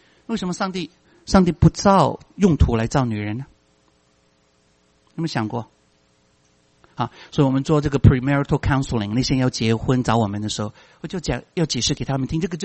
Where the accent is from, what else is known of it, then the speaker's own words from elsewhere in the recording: Guangdong, China; Chinese is a second language; 我们广东人国语不好啊